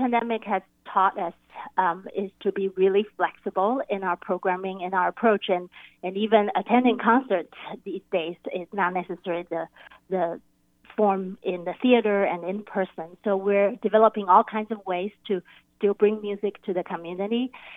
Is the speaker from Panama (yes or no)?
no; Taiwan; moved away as an adult; now in Seattle, United States; And I grew up in Taiwan. And I was a violin major and a piano minor when I was in school, in the music schools in Taiwan. And I came to the United States when I was 18.